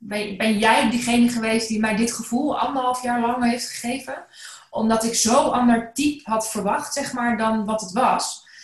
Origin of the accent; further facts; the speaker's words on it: Elst, North Brabant, Netherlands; Ik kom zelf uit Elst. Nou, dat is niet heel ver bij Den Bosch vandaan.